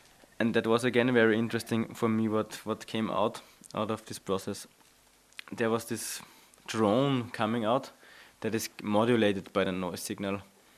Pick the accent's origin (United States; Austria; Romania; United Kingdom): Austria; Linz, Upper Austria; my hometown in Linz, and there we have the Westbahn, and I used to live very near to it